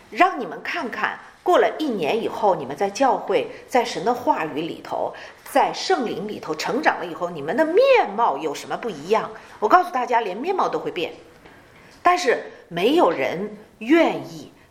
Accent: China; 我是一个在长江边长大的人，但是我非常怕水

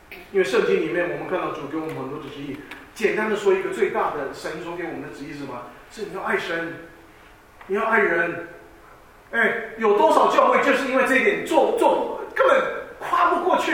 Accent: Taiwan; now in United States; 1977年，我们从台湾移民来到美国的时候

